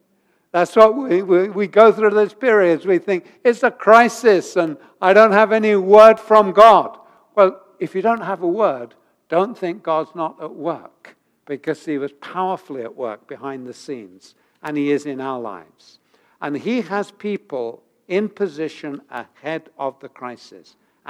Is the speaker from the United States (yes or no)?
no; England, United Kingdom; I grew up in England. It was not a very Christian country at that time.